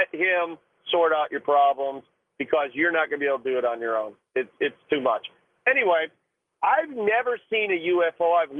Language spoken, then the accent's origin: English; Atlanta, Georgia, United States; Should I report it in the local place where I was at? I'm from Georgia.